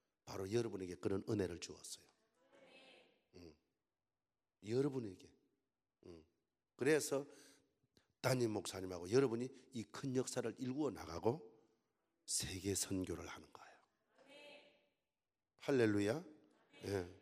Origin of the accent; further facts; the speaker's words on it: South Gyeongsang, South Korea; 저는 여러분 저 서부 경남 보수 쪽에서 자랐어요.